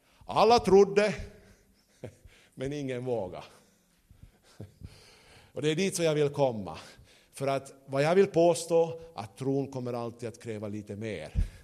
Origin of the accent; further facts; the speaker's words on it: Porvoo, Uusimaa, Finland; jag är ju uppvuxen i Borgå, så det, man kommer till Sibbo, så det är ju inte så långt ifrån